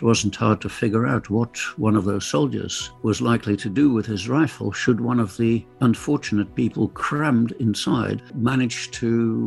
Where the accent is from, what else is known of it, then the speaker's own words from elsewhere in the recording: Netherlands; born there; English is a second language; Well, I was born in the Netherlands in 1938. My parents had fled from Berlin in Germany because they wanted to marry.